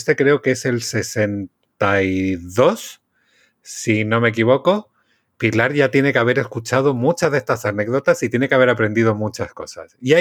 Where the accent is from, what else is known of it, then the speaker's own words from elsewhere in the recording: Chile; moved away as an adult; now in Madrid, Spain; Yo vengo de Chile, me vine a vivir a España